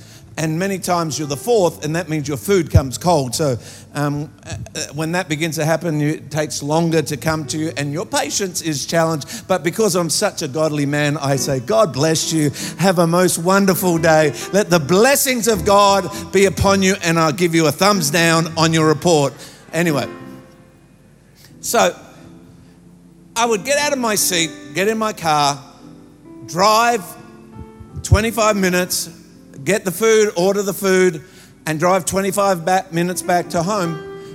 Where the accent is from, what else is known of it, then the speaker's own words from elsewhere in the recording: Adelaide, South Australia, Australia; now in Melbourne, Australia; I'm a Melbournean now. I've been living here for quite a long time, but I was raised in Adelaide